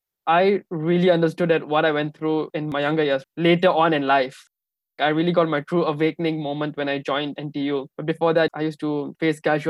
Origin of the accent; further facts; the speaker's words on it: Singapore; And it's a bit sad, because just because I don't speak Singlish doesn't mean I'm not Singaporean.